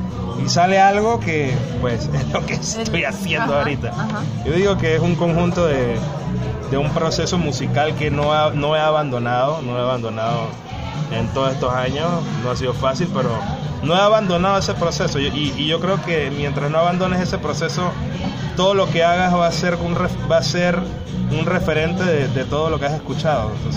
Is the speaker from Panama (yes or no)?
yes; Panama; yo, siendo panameño, a los aproximadamente 10, 11 años, que venía a la tierra de mi madre, era Chile, me topaba con algo totalmente antagónico a lo que yo estaba viviendo en Panamá.